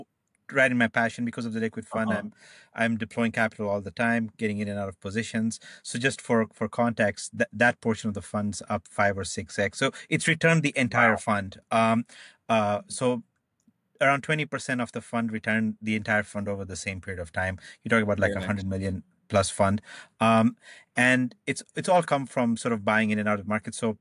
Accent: Canada; moved away; I'm Canadian, so I just moved recently.

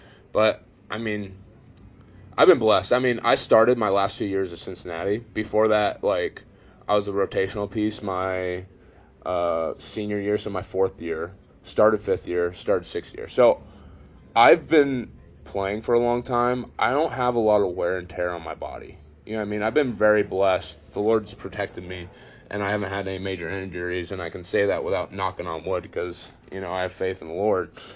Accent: Canada; I tell them that I'm Canadian.

